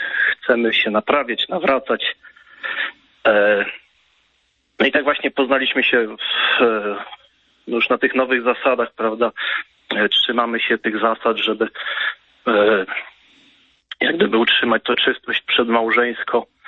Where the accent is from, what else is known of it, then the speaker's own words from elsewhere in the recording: Masovian Voivodeship, Poland; Jestem z Mazowsza